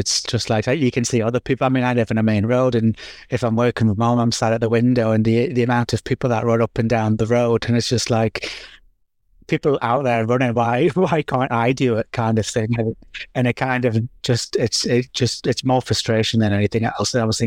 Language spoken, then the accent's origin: English; Newcastle, North East England, United Kingdom; you know, I'm from Newcastle.